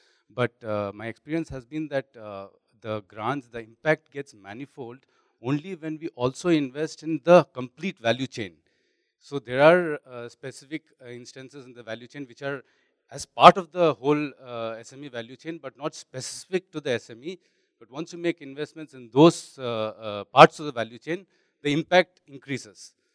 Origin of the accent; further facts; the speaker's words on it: India; I'm coming from India.